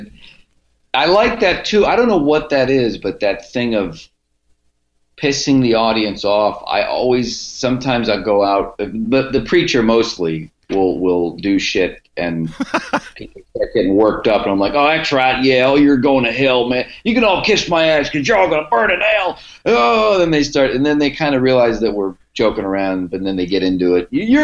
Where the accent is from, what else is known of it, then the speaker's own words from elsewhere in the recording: Cleveland, Ohio, United States; I grew up in Cleveland with dudes like that that I knew for years, and I just love that voice.